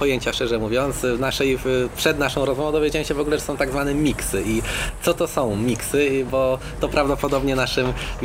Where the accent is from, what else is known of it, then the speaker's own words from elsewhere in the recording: Kraków, Lesser Poland, Poland; wychowałem się tu niedaleko na Salwatorze